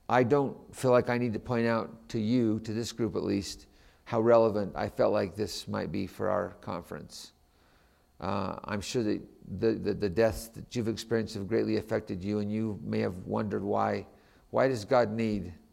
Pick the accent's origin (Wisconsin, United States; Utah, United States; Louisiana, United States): Utah, United States; Lehi; I grew up in Lehi, Utah, and as a young man, I heard my state president talk about this